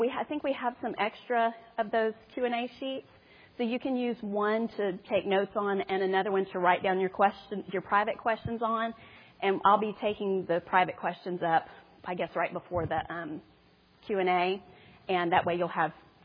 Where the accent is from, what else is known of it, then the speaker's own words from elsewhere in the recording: Baton Rouge, Louisiana, United States; just so I'm not a total stranger up here, I'm from Baton Rouge, Louisiana.